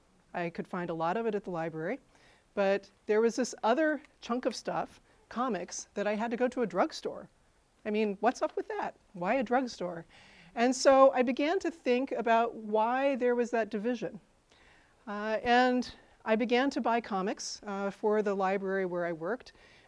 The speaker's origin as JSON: {"language": "English", "region": "Indiana", "country": "United States", "tie": "born or raised there", "lives_now": "Urbana, United States", "said": "But that is my hometown. You can see it in that photo, not very big."}